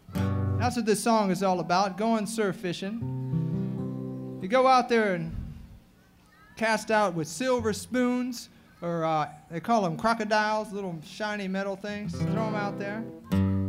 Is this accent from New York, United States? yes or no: no; Ohio, United States; born there; now in Florida, United States; Well, I wasn't lucky enough to be a Florida cracker because I was born in Ohio.